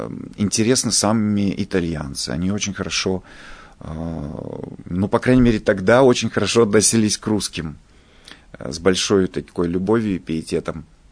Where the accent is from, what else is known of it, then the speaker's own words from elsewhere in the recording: Ural, Russia; Я говорю: «Вы знаете, нет, я с Урала».